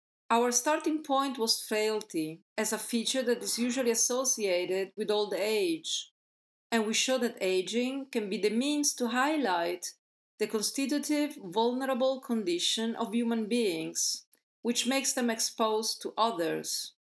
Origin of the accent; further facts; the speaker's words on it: Marche, Italy; now in Netherlands; I've been living in the Netherlands for 30 years, but originally I come from Marche, a beautiful region in the center of Italy.